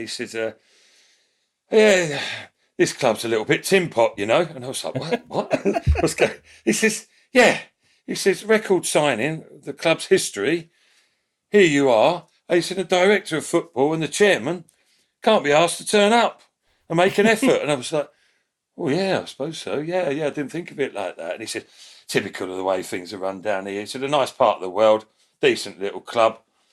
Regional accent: London, United Kingdom; I'm from South London way.

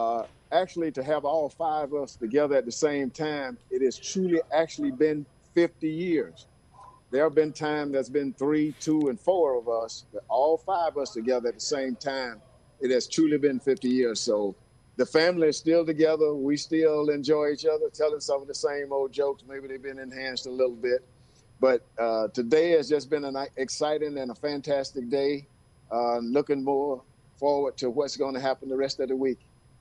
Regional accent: Athens, Georgia, United States; I'm actually from Athens. I went to Clark Central High School, which is about 5 blocks away from the University of Georgia campus.

